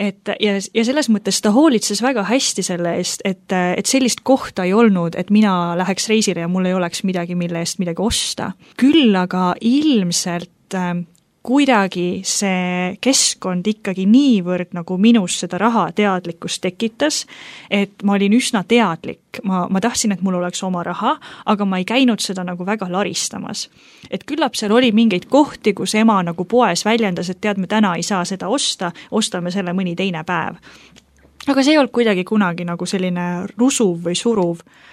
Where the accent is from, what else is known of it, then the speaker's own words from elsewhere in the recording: Saare County, Estonia; näiteks ma olen päris Saaremalt, et Saaremal ei olnud tööd